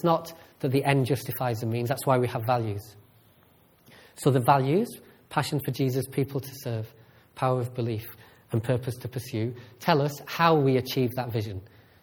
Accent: United Kingdom; I began to feel the affinity as a Brit for the British athlete.

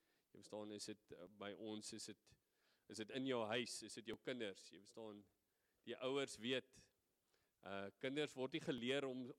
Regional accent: Western Cape, South Africa; now in Boston, United States; ons is daar van die Kaap, ons bly in Boston, Willa

